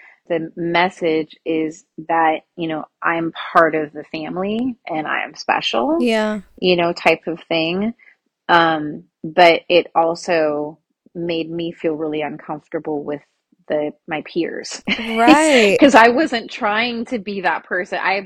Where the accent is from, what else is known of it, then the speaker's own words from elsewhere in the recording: Kirkland, Washington, United States; I'm from Kirkland, Washington.